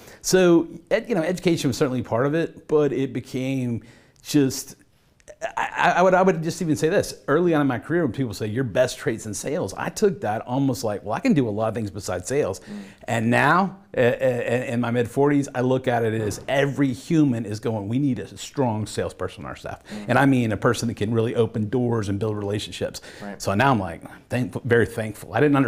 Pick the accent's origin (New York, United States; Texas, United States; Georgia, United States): Georgia, United States; Atlanta; I'm actually Atlanta native. Cool. So in today's world, that's the outlier, I guess.